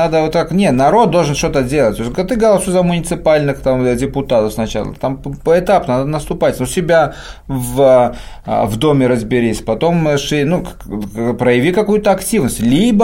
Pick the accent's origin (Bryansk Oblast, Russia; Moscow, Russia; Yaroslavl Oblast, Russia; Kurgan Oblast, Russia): Moscow, Russia; Это я говорю как москвич